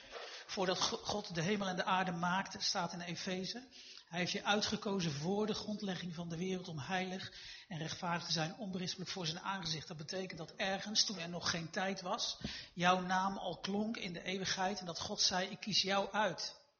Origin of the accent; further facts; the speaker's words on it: Eindhoven, North Brabant, Netherlands; Ik kom uit Eindhoven.